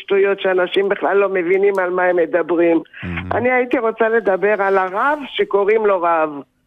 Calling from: Tel Aviv, Tel Aviv District, Israel; כן, אני מתל אביב.

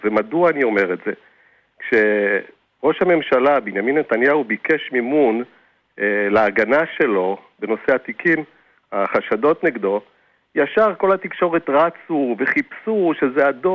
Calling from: Haifa, Haifa District, Israel; אני מחיפה.

